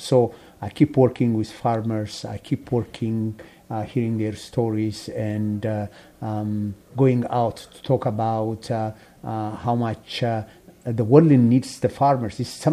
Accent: Addis Ababa, Ethiopia; Growing up, I remember I grew up in Addis. That is a capital city, actually, in a place called Mercato. Mercato is like the ghetto of Addis Ababa.

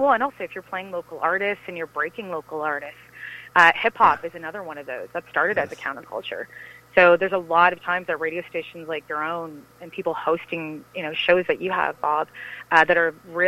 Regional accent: Kitchener, Ontario, Canada; now in Toronto, Canada; I've lived in, I grew up in Kitchener-Waterloo, just outside of it, but I've always been in the region.

